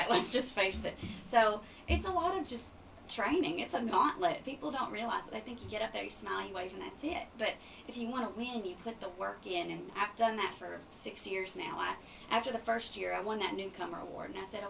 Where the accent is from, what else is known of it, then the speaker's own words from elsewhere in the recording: Kentucky, United States; also born or lived in Scott County, Kentucky; for the first 3 years of my life, I grew up in Scott County, Kentucky, because my dad worked at the Toyota plant in Georgetown. And we moved to Powell County